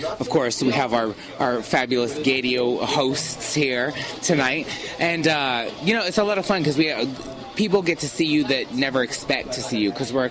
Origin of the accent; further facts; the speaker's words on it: Scotland, United Kingdom; But I'm originally actually from Scotland.